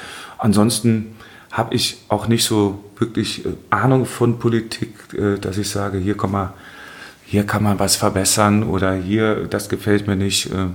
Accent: Henneberg, Thuringia, Germany; Ich bin in Henneberg gern zur Schule gegangen

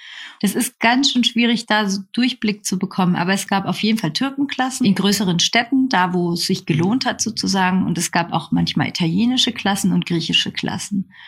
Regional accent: Nuremberg, Bavaria, Germany; also in Nürnberg, wo ich herkomme

